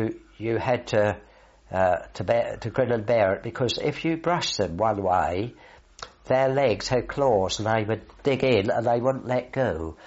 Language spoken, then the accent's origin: English; Southwold, East of England, United Kingdom; which is about 12 miles from Southwold, my hometown.